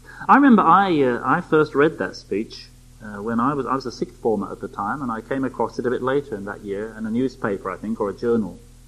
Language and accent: English; London, United Kingdom; I grew up in the East End of London. At that time, it was still a predominantly white place to live.